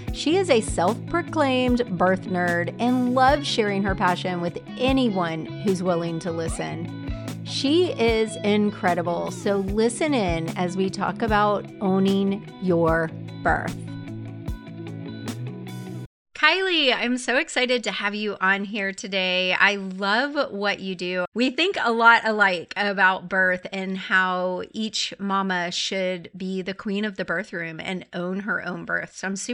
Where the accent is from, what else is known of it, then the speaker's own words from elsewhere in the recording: Clearwater, Florida, United States; So I'm from Clearwater.